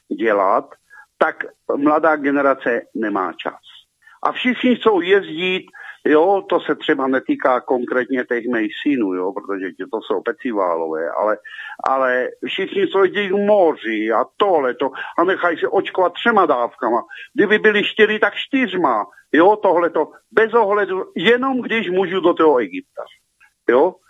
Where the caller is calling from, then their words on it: Moravia, Czechia; jsem posluchač z Moravy, jo, já nevím v těch Čechách, jak to je, ale na té Moravě